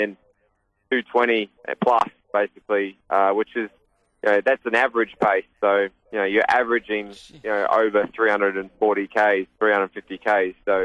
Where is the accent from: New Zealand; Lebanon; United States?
New Zealand; I'm a Kiwi